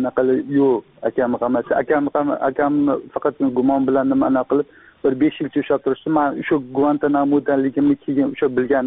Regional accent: Tashkent, Uzbekistan; toshkentlikman.

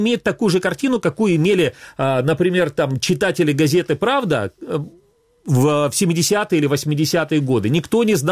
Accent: Crimea, Ukraine; Да, я крымчанин, я крымски ориентированный человек, всю жизнь прожил на территории Крыма

